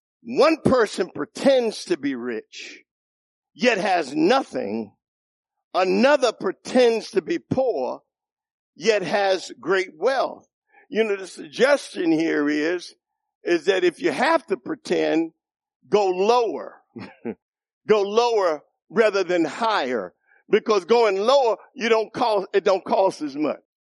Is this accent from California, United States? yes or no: no; New York City, New York, United States; In my culture, I grew up in the Bronx, New York, in Olga.